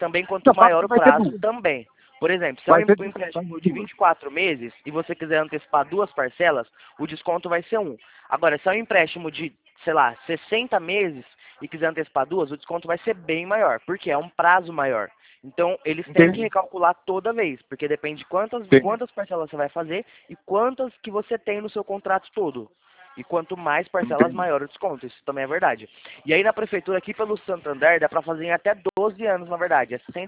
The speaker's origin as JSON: {"language": "Portuguese", "town": "Birigui", "region": "São Paulo", "country": "Brazil", "tie": "born there", "lives_now": "Campinas, Brazil", "said": "Eu moro aqui em Campinas, na central de Campinas. Porém, eu nasci em Birigui, do lado de Araçatuba."}